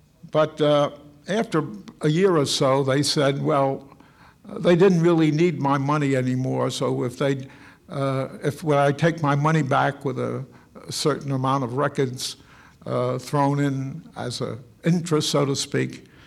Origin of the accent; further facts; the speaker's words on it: New York, United States; I was brought up in Harlem.